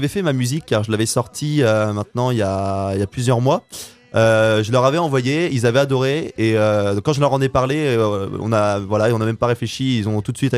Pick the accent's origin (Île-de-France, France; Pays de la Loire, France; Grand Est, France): Pays de la Loire, France; Île d'Yeu; comme je suis originaire de l'Île-Dieu, je voulais vraiment que ça ait ce goût-là.